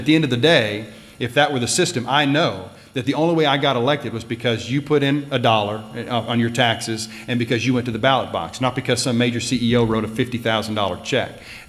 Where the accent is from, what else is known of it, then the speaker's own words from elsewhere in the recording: Del City, Oklahoma, United States; As someone who, when I was a young kid growing up in Del City, knew I wanted to be in this office that I'm in now.